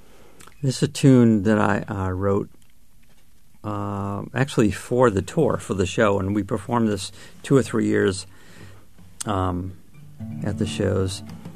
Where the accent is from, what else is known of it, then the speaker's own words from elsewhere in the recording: Exeter, New Hampshire, United States; I was born and raised in Exeter, New Hampshire, and I lived around this area my entire life.